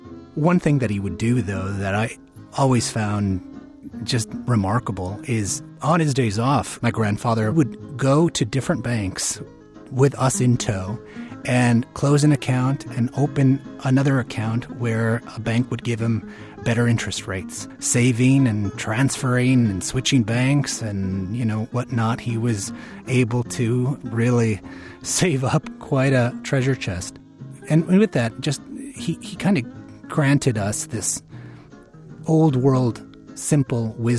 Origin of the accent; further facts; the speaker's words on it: Tucson, Arizona, United States; Growing up in Tucson, Arizona, primarily raised by my grandparents, I learned a lot about what it takes to make the American dream possible. My grandfather was a copper miner, immigrant from Mexico.